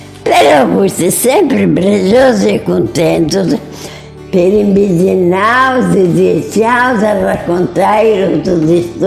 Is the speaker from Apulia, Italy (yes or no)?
yes; Bari, Apulia, Italy; born there; sono nata a Bari. Sono 1926, su 30 agosto.